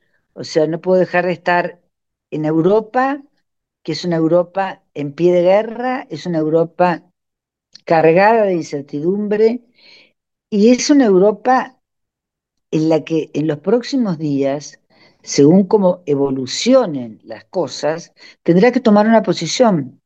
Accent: Argentina; now in Spain; para mí, que soy argentina, que la inflación es casi una moneda corriente

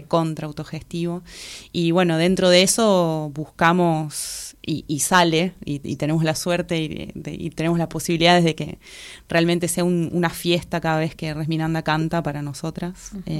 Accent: Córdoba, Argentina; ya venía estudiada de la provincia de Córdoba. Ambas somos cordobesas con Sole

